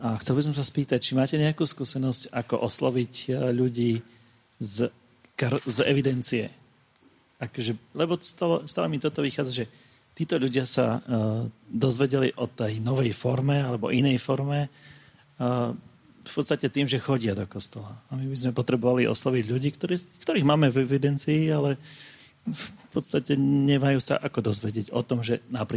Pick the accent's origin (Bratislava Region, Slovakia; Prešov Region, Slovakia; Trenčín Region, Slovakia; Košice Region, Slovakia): Košice Region, Slovakia; Trebišov; Ja som z Trebišova, cirkevný zbor.